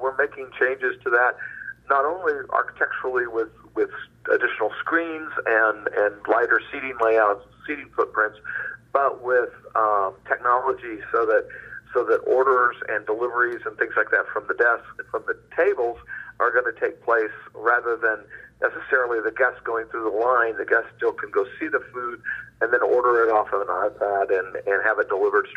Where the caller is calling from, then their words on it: Fort McDowell, Arizona, United States; I'm calling from Fort McDowell, Arizona.